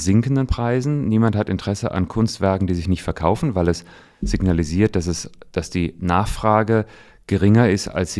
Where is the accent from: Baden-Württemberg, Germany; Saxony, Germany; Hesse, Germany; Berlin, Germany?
Hesse, Germany; Kassel; Ich bin in Kassel aufgewachsen, da gab es nicht viel außer großartige Sammlungen